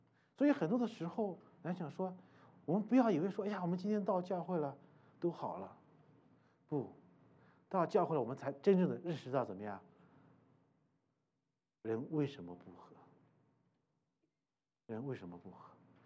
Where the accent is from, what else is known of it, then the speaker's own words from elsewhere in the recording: Shanxi, China; 因为我老家是山西的嘛，所以但是我服侍呢，我的教会是在四川。